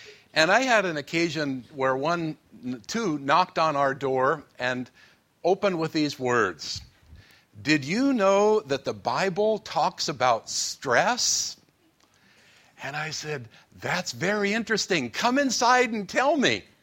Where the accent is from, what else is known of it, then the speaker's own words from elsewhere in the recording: United States; I'm an American.